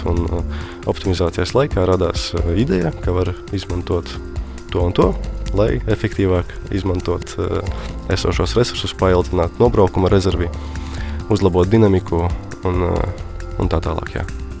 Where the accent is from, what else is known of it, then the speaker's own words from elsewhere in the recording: Rēzekne, Latgale, Latvia; esmu no Rēzeknes, absolvēju Rēzeknes 5. vidusskolu.